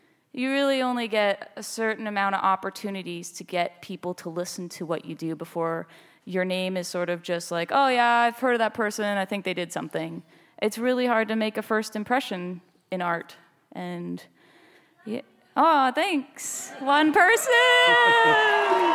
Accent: Canada; living in Seoul … the second thing people knew about me was that I was from Canada.

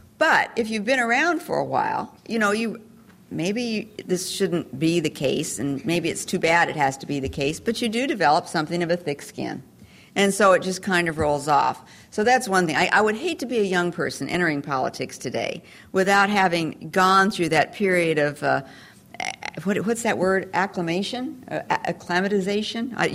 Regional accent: Wyoming, United States; the values that I took away from growing up in Wyoming are good for people generally

